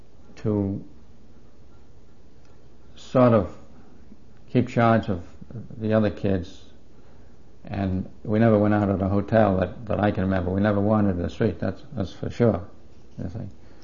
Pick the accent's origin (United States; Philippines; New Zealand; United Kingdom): United Kingdom; Wales; So, being Welsh, I was interested to see something about the Welsh coming into this country